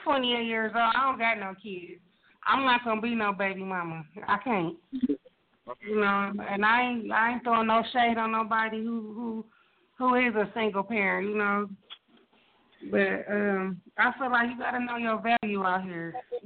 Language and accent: English; Detroit, Michigan, United States; See, first of all … I'm from Detroit, but I'm at work right now.